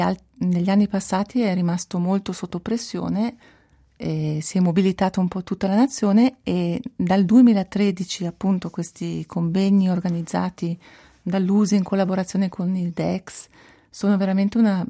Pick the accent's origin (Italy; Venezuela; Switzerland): Switzerland; Graubünden; io sono nata nei Grigioni e nel canton Grigioni l'italiano è molto presente, no? Mi ricordo nella mia infanzia c'erano tutti i lavoratori immigrati anche dall'Italia.